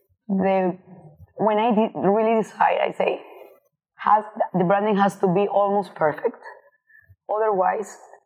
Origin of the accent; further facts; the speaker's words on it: Miami, Florida, United States; also born or lived in Colombia; now in Mexico; I born in Colombia. I grew up in Miami. And now I'm living in Mexico